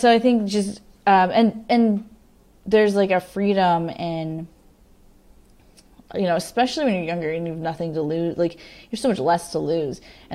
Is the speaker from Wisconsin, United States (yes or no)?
no; Henderson, Nevada, United States; also born or lived in California / Colorado / Florida; I moved around a bit, but I went to high school in Las Vegas, Nevada, right outside of Las Vegas in Henderson. But I grew up before that in all over. I was in California, Colorado, Florida.